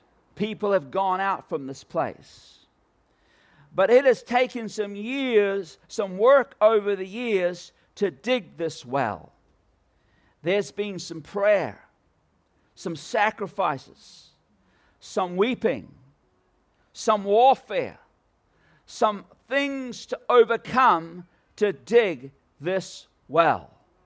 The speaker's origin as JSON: {"language": "English", "country": "Philippines", "tie": "born or raised there", "lives_now": "New Zealand", "said": "And we grew up in the Philippines. My parents were missionaries there. And so since 1971, we lived there in the Philippines."}